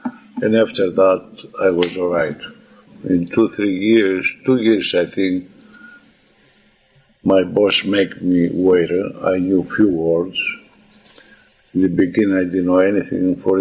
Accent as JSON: {"language": "English", "country": "Greece", "second_language": "English", "moved": "as an adult", "said": "another thing happens to me the first day when I came from Greece, because I was hurt that time. I was 32 years old when I came. And, new country, I have to stay here, to live here, and I'm so helpless."}